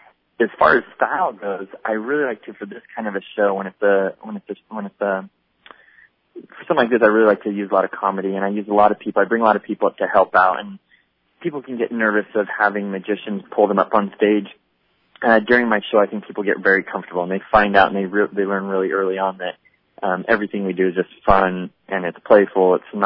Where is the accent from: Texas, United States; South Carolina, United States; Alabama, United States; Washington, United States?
Washington, United States; Seattle; now in Hollywood, United States; I was brought up in Seattle. I live in Hollywood now. I was brought up in Seattle